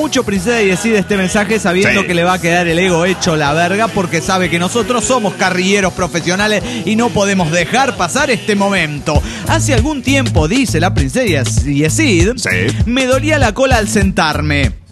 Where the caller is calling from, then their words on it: Tijuana, Baja California, Mexico; de Tijuana, Baja California, México.